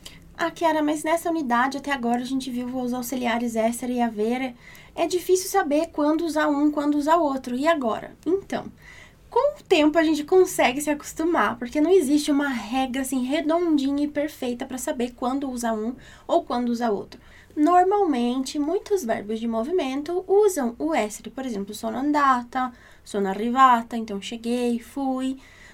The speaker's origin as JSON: {"language": "Portuguese", "country": "Brazil", "tie": "born there", "said": "Io sono nata in Brasile, que é o meu caso, eu nasci no Brasil."}